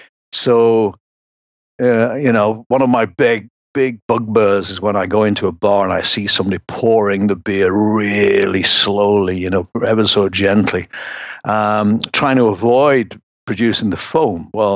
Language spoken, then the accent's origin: English; England, United Kingdom; And being English, I like my full pint